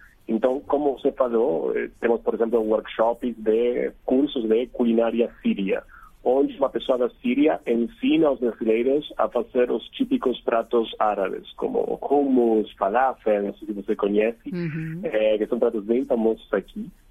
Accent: Argentina; Portuguese is a second language; No meu caso, sendo argentino, sou latino, temos muitas coisas em comum entre a cultura argentina e a cultura brasileira.

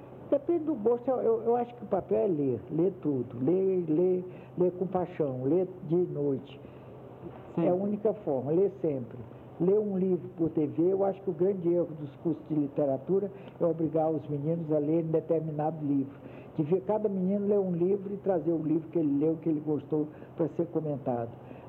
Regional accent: Fortaleza, Ceará, Brazil; now in Rio de Janeiro, Brazil; a sua cidade natal, a minha, que é Fortaleza. Eu hoje realmente amo muito mais o Rio do que a cidade de Fortaleza, que mudou muito, não é mais a pequena cidade onde eu cresci e nasci. Eu sou sertaneja, fazendeira.

